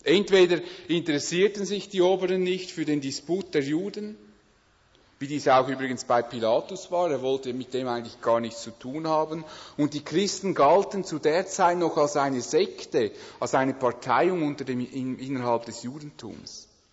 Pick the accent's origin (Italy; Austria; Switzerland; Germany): Switzerland; weil wir als Schweizer uns gewohnt sind, dass wir für unser Recht einstehen